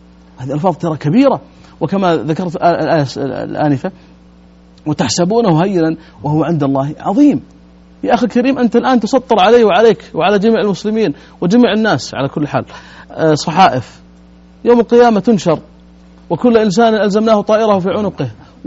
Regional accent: Najd, Saudi Arabia; بعض البادية عندنا في نجد

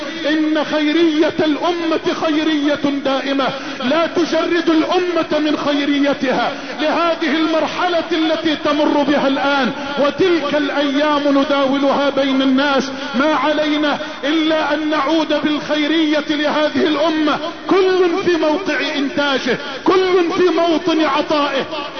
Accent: Egypt; اللهم اجعل بلدنا مصر واحة للامن والامان وجميع بلاد

